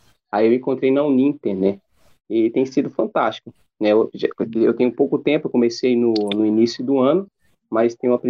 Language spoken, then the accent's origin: Portuguese; Brasília, Federal District, Brazil; now in Camboriú, Brazil; E eu sou brasiliense, né? Eu saí de Brasília uns 10 anos atrás e vim para essa cidade.